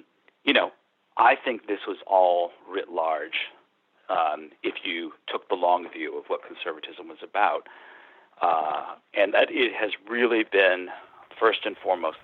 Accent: New York, United States; I grew up in New York State.

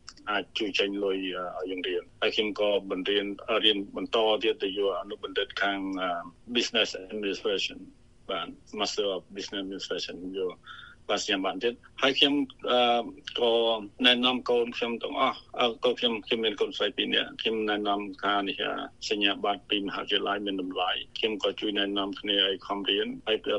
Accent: Kampong Preah, Battambang, Cambodia; បាទខ្ញុំគឺអ្នកស្រុកបាត់ដំបងគឺទៅភូមិកំណើតរបស់ខ្ញុំគឺភូមិកំពង់ព្រះខេត្តបាត់ដំបង

